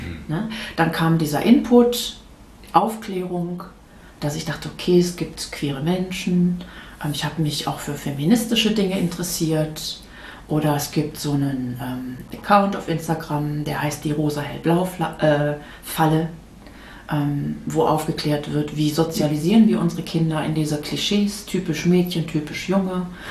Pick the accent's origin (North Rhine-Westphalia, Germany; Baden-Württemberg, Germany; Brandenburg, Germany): North Rhine-Westphalia, Germany; Ich bin in Nordrhein-Westfalen groß geworden.